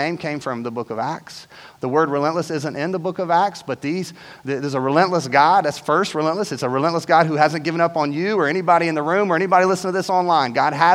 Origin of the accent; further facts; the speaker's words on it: Winston-Salem, North Carolina, United States; We don't know Raleigh. We grew up in Winston, but we don't know Raleigh.